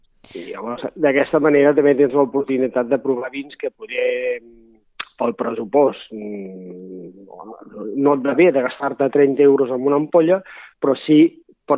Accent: Berga, Catalonia, Spain; ara soc de castellà, porto 6 anys, on considero que ja soc de castellà, jo he viscut tota la vida a Berga, però soc de poble i ara m'he trobat molt ben acollit en aquest poble

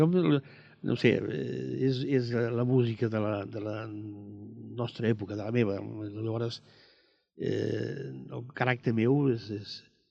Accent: Benifallet, Catalonia, Spain; born there; now in Castellar del Vallès, Spain; vaig néixer, et van fer a Maials, i vaig néixer doncs, a Benifallet, una plena guerra. O sigui, a mi, esclar, vaig néixer l'agost del 39

